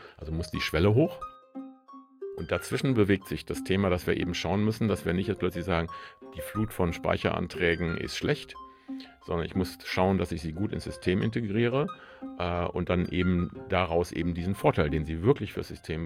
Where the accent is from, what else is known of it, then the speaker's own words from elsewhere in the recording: Oldenburg, Lower Saxony, Germany; Genau, in Oldenburg sagen wir nur einmal, moin.